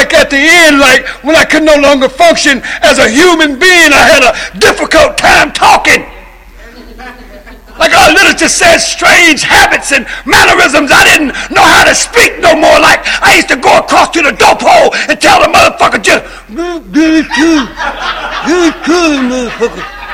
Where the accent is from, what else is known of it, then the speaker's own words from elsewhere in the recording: Columbia, South Carolina, United States; I'm from the South. I don't know if y'all know about the South, but I'm like from the deep South, like Columbia, South Carolina, where like the old ladies who are like cornerstones of communities, like they still sit on porches